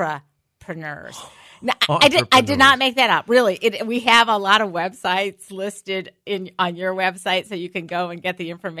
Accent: Missouri, United States; So like I grew up in Missouri near Six Flags.

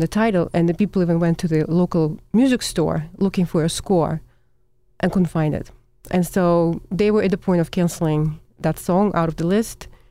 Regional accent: Russia; English is a second language; she remembered that I'm a Russian. I was born in Russia, and I speak Russian, and I'm a musician.

